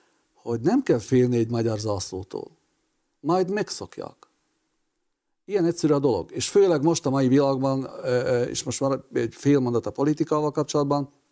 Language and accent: Hungarian; Lučenec, Banská Bystrica Region, Slovakia; Ezt gyerekként is megértem, hogy mennyire nehéz volt már gyerekként mondjuk Losoncon magyarnak lenni